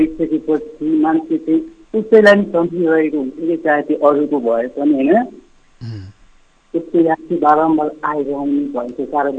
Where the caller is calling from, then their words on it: Madhesh Province, Nepal; म चाहिँ पर्सा जिल्लाको छोरी गाविस वार्ड नम्बर 8